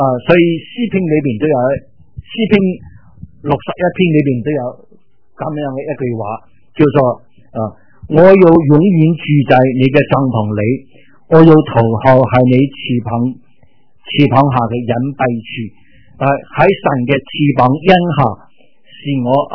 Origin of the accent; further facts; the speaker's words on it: Chengdu, Sichuan, China; born there; 我自己呢是成都那里生的，所以我的柴大还是留在那里。所以我对成都特别有感情，我生在那里。